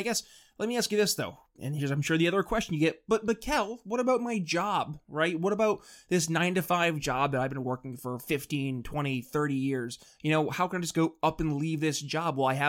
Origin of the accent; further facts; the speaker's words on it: New York, United States; It's my home state. Go for it.